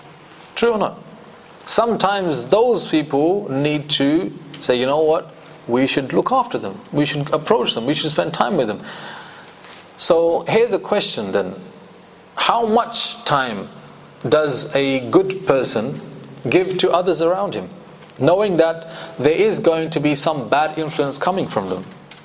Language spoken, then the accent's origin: English; Pakistan; Where I came from, where he comes from, you know, I'm Pakistani, he's Bangladeshi.